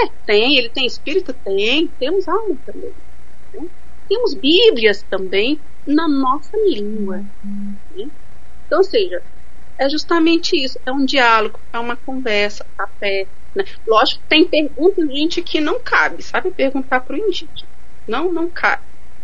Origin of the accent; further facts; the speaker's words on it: Amazon, Brazil; now in Paraná, Brazil; Eu sou tucano, sou da Amazônia, né? Sou casado com Tairangue, moro no Paraná.